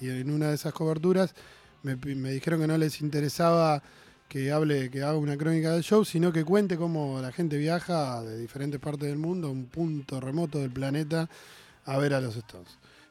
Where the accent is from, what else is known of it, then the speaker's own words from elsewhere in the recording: Junín, Buenos Aires Province, Argentina; born there; now in Rosario, Argentina; Yo vivo en Rosario, nací en Junín